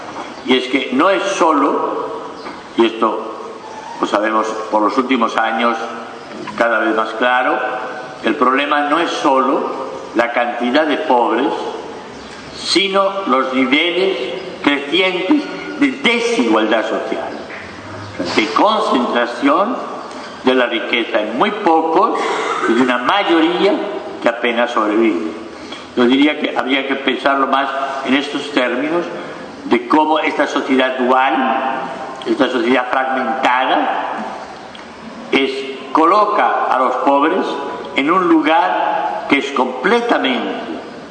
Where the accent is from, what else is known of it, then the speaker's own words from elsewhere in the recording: Colombia; yo pensaba como colombiano